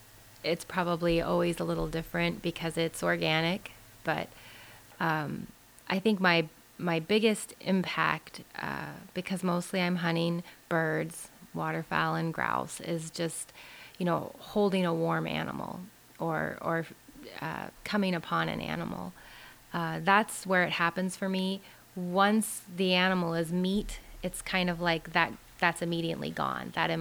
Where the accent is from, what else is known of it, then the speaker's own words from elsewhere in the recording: Alaska, United States; And I grew up in Alaska. I didn't come from a city